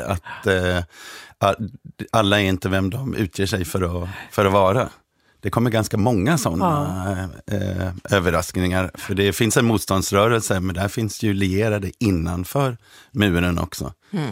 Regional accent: Skåne, Sweden; Ja, jag är ju från Skåne

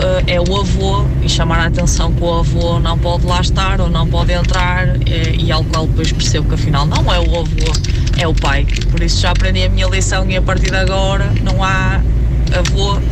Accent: Porto, Norte, Portugal; sou do Porto, sou enfermeira

